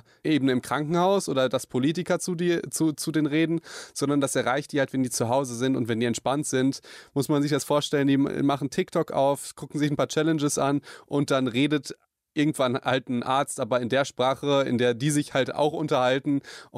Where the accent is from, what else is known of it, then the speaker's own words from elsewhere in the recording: Hagen, North Rhine-Westphalia, Germany; also ich komme aus einer kleinen Stadt, also ich komme aus Hagen